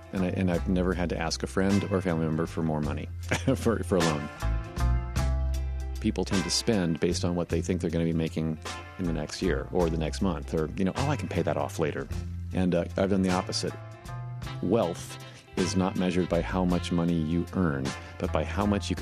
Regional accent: Indianapolis, Indiana, United States; I was born in 1960. I grew up in Indianapolis, Indiana. So I'm a good Midwestern boy.

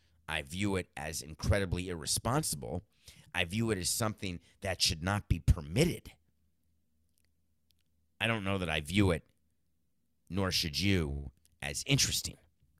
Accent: New York City, New York, United States; also born or lived in Milwaukee; So I was born in Milwaukee and I moved out of Milwaukee forcefully, but no problem. Grew up in New York, couldn't be happier to be a New Yorker.

